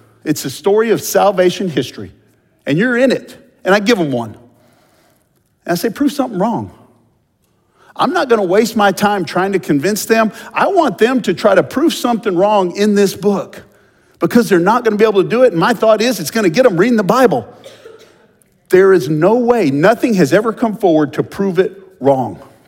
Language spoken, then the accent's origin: English; Texas, United States; I'm from Texas. Those of you who know me know I'm from Texas.